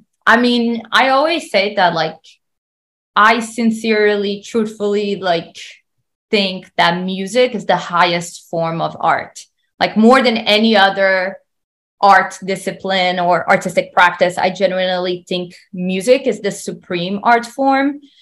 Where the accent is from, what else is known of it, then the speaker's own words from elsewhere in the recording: Brazil; So growing up in Brazil, I actually hated Brazilian music.